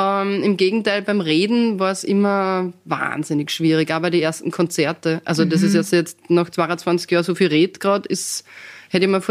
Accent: Altenberg, Upper Austria, Austria; Also ich bin ja in Altenberg-Berlins groß geworden

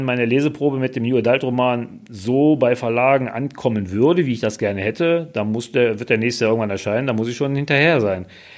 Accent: Wuppertal, North Rhine-Westphalia, Germany; Ich bin ja am Hanerberg aufgewachsen und so gesehen nur jetzt durch einen Umzug nach Barmen gekommen.

